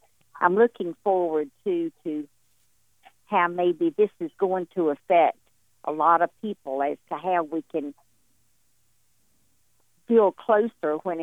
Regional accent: North Carolina, United States; now in New Hampshire, United States; I'm from North Carolina.

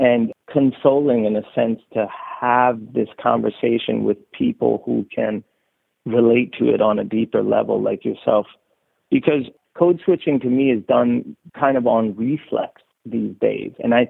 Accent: Lund, Skåne, Sweden; I was born in Sweden. I grew up in Sweden. My dad's an African American. My mom's a white American woman. Yet and still, even though I was born in this land

